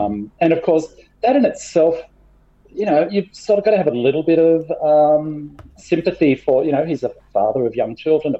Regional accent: Scotland, United Kingdom; I am a Scottish lord, yes.

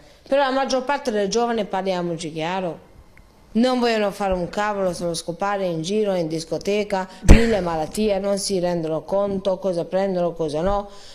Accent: Hungary; Italian is a second language; now in Switzerland; io sono ungherese. Oltre che vivo in Europa, in Italia...

